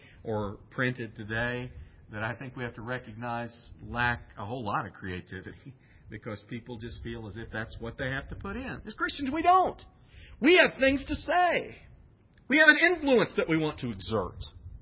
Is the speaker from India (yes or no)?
no; Kansas, United States; now in Amarillo, United States; One thing I have to say that I appreciate about moving to Amarillo, when I grew up in the Midwest and we lived in Kansas